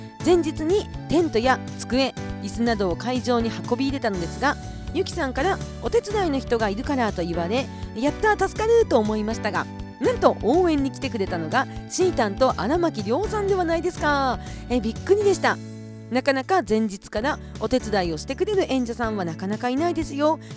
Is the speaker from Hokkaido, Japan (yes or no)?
yes; Kushiro, Hokkaido, Japan; 私のね、地元の釧路、私の出身のね、釧路は夏ですね。